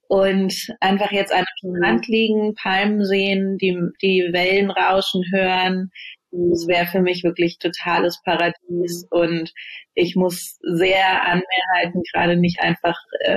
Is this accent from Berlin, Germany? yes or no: yes; Berlin, Germany; Ich bin Berlinerin, Geborene.